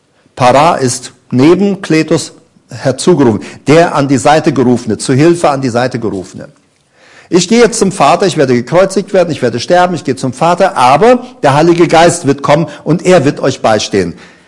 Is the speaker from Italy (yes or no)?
no; Paraguay; ich bin es halt von zu Hause aus Paraguay her gewohnt, wo ich geboren bin.